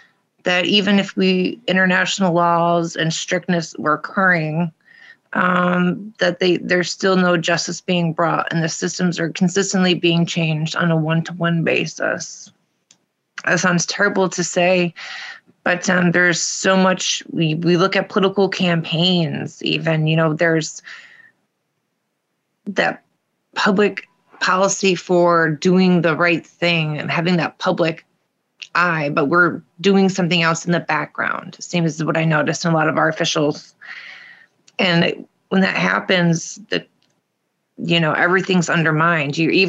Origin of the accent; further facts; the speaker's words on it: United States; I love being an American, by the way.